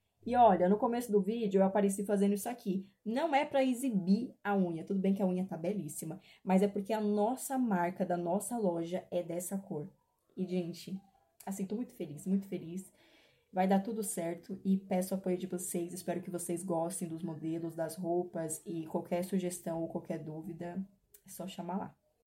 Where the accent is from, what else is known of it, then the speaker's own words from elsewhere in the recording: São Paulo, Brazil; Eu sou de São Paulo, mas a gente não vai entregar só para São Paulo, vamos entregar aí para o Brasil inteiro.